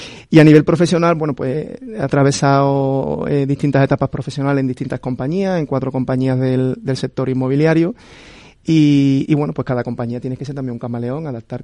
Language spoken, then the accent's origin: Spanish; El Puerto de Santa María, Andalusia, Spain; yo soy de Cádiz, del puerto de Santa María.